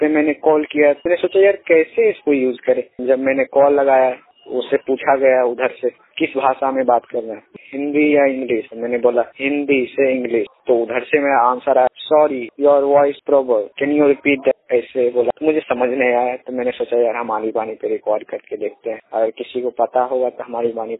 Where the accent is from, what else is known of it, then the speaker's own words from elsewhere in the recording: Bihar, India; बिहार राज्य बेगूसराय जिले से बात कर रहा हूँ। मेरा जिला है बेगूसराय।